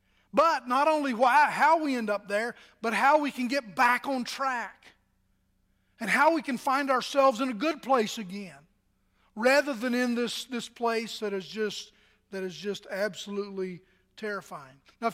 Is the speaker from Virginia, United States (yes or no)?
yes; Virginia, United States; Gillies Cave was outside of my hometown there in Southwest Virginia